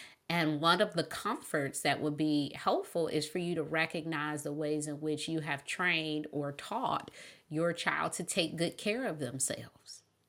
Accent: Detroit, Michigan, United States; I used to live in Detroit and I grew up, born and raised in Detroit, and I had a house there

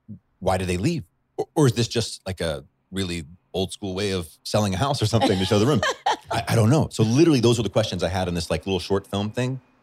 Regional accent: Chad; I grew up in Chad, I speak Arabic.

